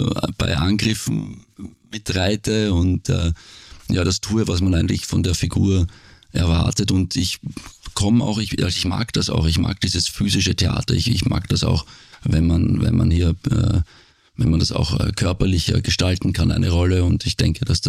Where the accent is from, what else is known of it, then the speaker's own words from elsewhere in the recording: Austria; now in Germany; Ich bin aus Österreich, weg nach Deutschland, ganz weit weg.